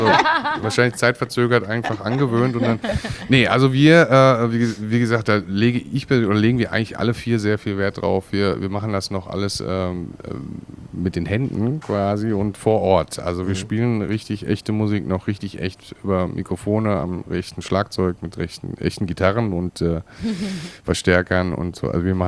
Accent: North Rhine-Westphalia, Germany; now in Mannheim, Germany; ich komme ja eigentlich aus der Dortmunder Ecke.

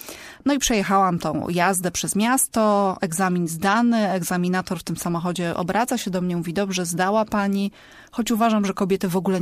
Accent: Poznań, Greater Poland Voivodeship, Poland; zaczęła się tutaj w Poznaniu jeszcze, bo wychowałam się w domu, mam młodszego brata i wychowałam się w domu

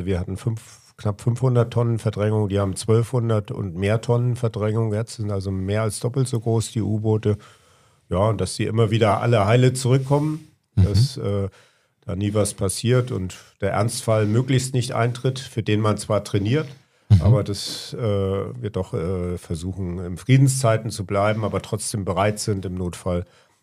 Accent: Bad Bramstedt, Schleswig-Holstein, Germany; also born or lived in Munich; ich bin ein geborener Münchner, weil mein Vater damals da gearbeitet hat, die ersten 6 Jahre in München. Dann bin ich in Schleswig-Holstein, also in Bad Bramstedt, das ist bei Hamburg, meine 13 Jahre zur Schule gegangen

